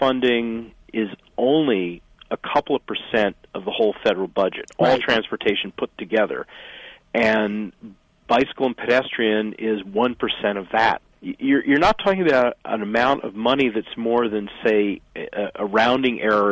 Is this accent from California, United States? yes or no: no; Boston, Massachusetts, United States; And as somebody, you know, I grew up in Boston.